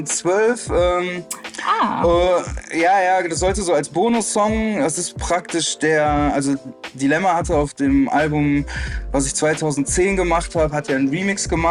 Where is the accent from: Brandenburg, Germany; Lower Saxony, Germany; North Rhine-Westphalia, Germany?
North Rhine-Westphalia, Germany; Mönchengladbach; ich komme eigentlich aus Mönchengladbach.